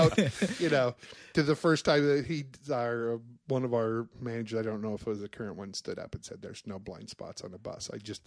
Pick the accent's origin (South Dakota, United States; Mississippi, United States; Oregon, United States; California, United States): Oregon, United States; Portland; because I grew up in North Portland, and I had my first bike.